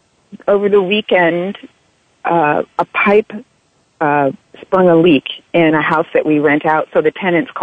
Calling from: Valhalla, New York, United States; I'm calling from Valhalla.

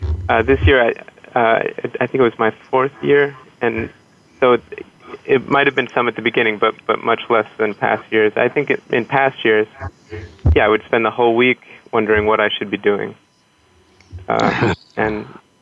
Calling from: New York City, New York, United States; I'm calling in from New York City.

